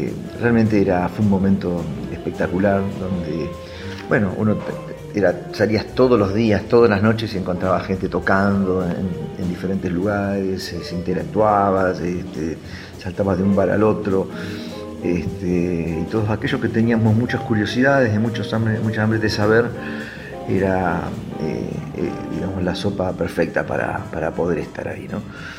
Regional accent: Tandil, Buenos Aires Province, Argentina; born there; nací en Tandil, en el seno de una familia donde siempre hubo mucho apoyo a todas las actividades culturales

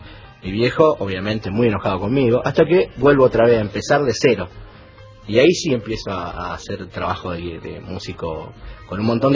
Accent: Mendoza, Argentina; born or raised there

